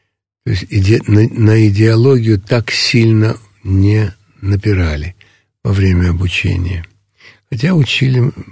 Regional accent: Moscow, Russia; я не хочу быть в Москве, в родном городе

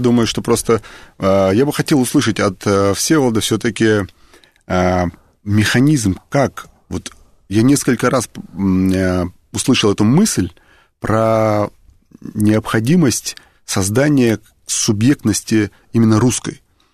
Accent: Ingushetia, Russia; born there; мои предки родились здесь, в Ингушетии, и, так сказать, я здесь тоже родился, и здесь я умру

